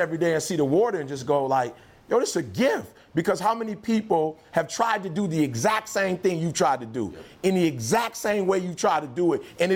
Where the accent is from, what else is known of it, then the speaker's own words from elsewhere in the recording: Detroit, Michigan, United States; I'm from Detroit. So it's U of M or it's Michigan State.